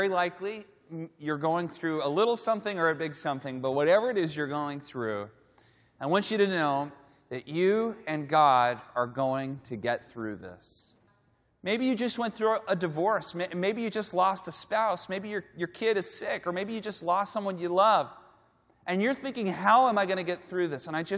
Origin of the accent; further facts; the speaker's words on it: California, United States; Growing up in California, I remember we planted a little avocado tree in our backyard